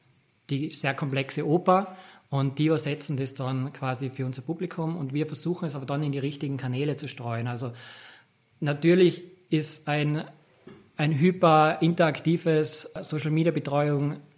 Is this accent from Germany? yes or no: no; Tyrol, Austria; Und als Tiroler ist es, glaube ich, auch nicht der Zufall, dass man in Tourismus startet, weil natürlich wir sehr tourismusdominiert sind.